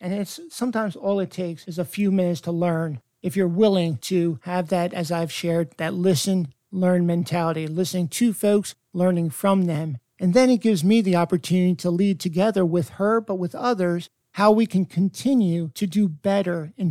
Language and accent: English; Maryland, United States; I am so proud to be a Carroll Countyan